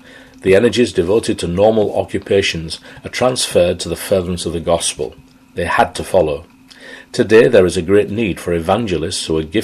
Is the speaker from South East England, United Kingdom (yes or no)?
no; Hull, Yorkshire and the Humber, United Kingdom; I grew up in Hull when it was the greatest fishing port in the country.